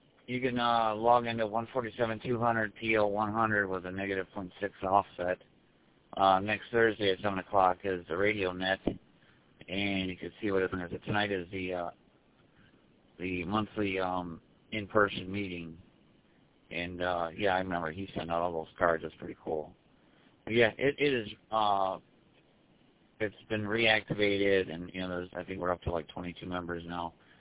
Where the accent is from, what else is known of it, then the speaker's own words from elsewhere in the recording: Michigan, United States; so being a storm spotter, I'm from Macomb County, I talk to NET control